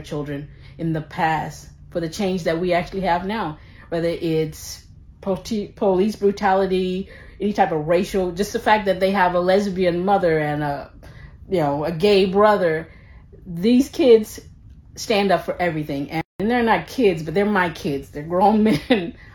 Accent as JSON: {"language": "English", "region": "Louisiana", "country": "United States", "tie": "born or raised there", "moved": "as an adult", "lives_now": "Austin, United States", "said": "I was born and raised in Louisiana. I grew up Southern Baptist, so that's where my core foundation is. Well, I moved to Austin when I turned 21."}